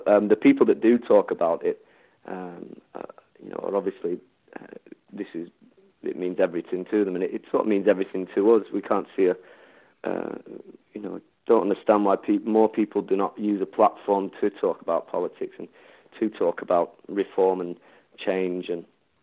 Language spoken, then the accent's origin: English; Doncaster, Yorkshire and the Humber, United Kingdom; Doncaster was, I mean, we've not been in Doncaster now for 4 years, but regardless, Doncaster was, you know, a huge part in our lives.